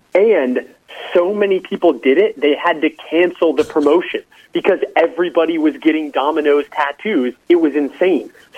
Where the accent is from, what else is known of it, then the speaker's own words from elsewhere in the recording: San Diego, California, United States; I'll tell you who I'm not rooting for, and that's the Los Angeles Chargers, because I'm from San Diego.